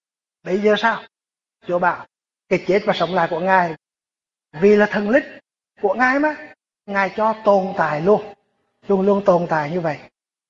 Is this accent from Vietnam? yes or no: no; Canada; Tôi là người Canada. Anh nhớ ở bên Quebec á, là nơi thủy điện nhiều quá đấy.